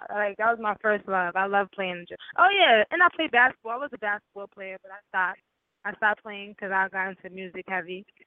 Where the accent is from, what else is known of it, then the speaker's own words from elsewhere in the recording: Yonkers, New York, United States; Well, I'm from, you know, I'm from Yonkers, New York. Born and raised.